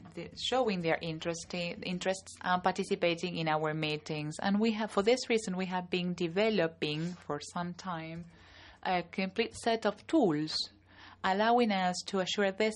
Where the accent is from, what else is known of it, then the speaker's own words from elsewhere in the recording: Chile; from Chile.